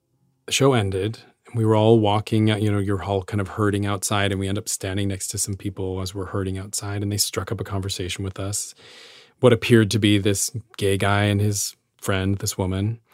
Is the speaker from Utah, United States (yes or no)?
yes; Utah, United States; And I'm this kid from Utah